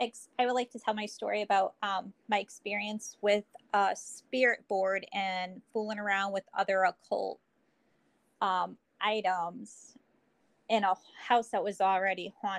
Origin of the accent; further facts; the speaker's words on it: Meriden, Connecticut, United States; I'm from Meriden, Connecticut.